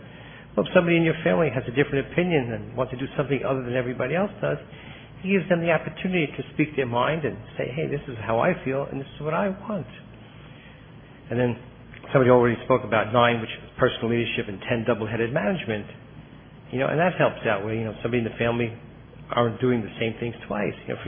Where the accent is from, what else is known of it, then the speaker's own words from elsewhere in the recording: Coral Springs, Florida, United States; I'm up here from Coral Springs, Florida.